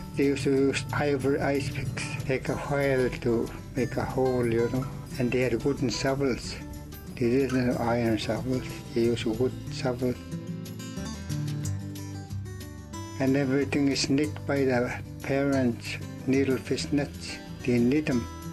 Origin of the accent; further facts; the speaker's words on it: Hooper Bay, Alaska, United States; moved away as an adult; now in Scammon Bay, United States; I born in July 21st, 1938. I was raised and born in Hooper Bay, and I lived there till 1968. Then I moved to Scammon Bay when I got married.